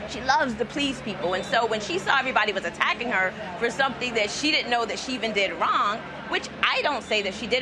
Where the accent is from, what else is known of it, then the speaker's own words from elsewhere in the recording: Virginia, United States; We came from a military community, and my entire life growing up in the Hampton Roads area, we never put our hands over our heart.